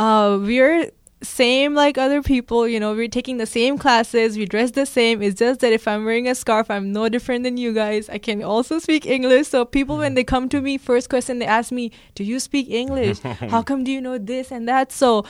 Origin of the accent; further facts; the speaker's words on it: Pakistan; born there; I was born in Pakistan, but it's like a mixture. My dad is from Afghanistan. My mom is from India. My brothers were born in Dubai.